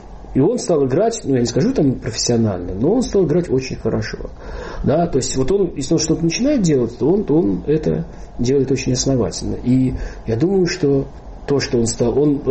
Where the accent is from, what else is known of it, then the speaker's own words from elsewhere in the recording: Moscow, Russia; also born or lived in Tuapse; Я родился в Туапсе. И в возрасте один там месяц или меньше был перевезен уже в Москву.